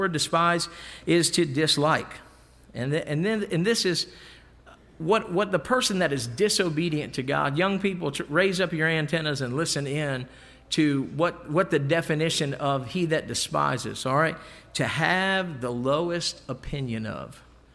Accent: Maryland, United States; I'm from the Eastern Shore, Maryland, all right? Purdue Farms is it's centered in my hometown, all right? So there's a lot of chickens to pluck where I'm from.

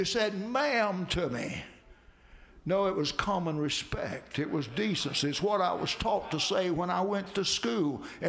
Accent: Georgia, United States; born there; Of course, I was born in Georgia

